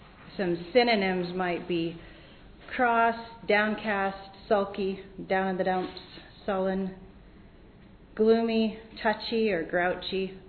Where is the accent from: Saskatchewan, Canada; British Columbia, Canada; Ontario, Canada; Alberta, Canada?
Alberta, Canada; Sterling; I'm from Sterling, Alberta.